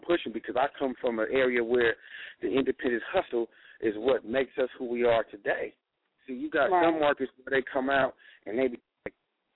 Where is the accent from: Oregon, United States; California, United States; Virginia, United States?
California, United States; accent: Californian; I got my accent as far as coming from California